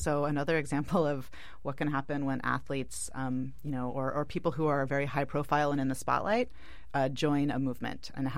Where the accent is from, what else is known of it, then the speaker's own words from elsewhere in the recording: United States; because I'm an American. I have a very limited perspective.